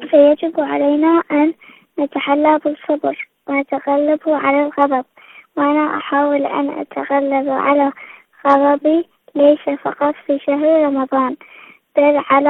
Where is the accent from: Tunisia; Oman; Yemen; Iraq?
Iraq; من العراق.